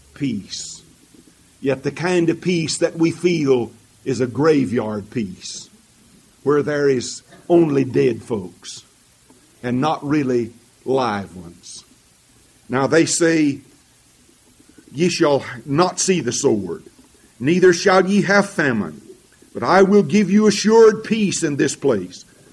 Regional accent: Arkansas, United States; I grew up in Arkansas, and Arkansas is uncomfortably close to Oklahoma

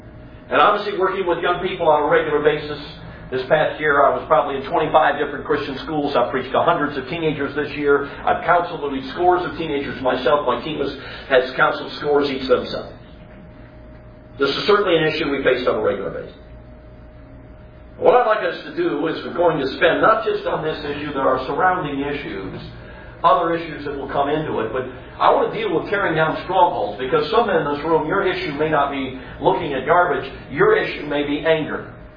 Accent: Chicago, Illinois, United States; I grew up in Chicago.

